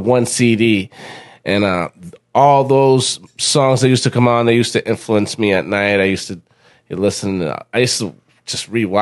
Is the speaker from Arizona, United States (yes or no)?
no; Worcester, Massachusetts, United States; I come from Worcester, Massachusetts. I was born and raised in Worcester.